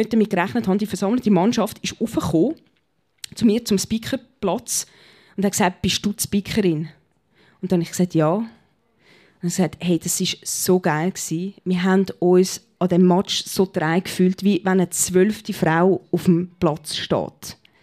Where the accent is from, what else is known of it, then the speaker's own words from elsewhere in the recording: Zurich, Switzerland; accent: Zurich German; Auch wenn wir in Schaffhausen sind, ich habe einen Zürcher Dialekt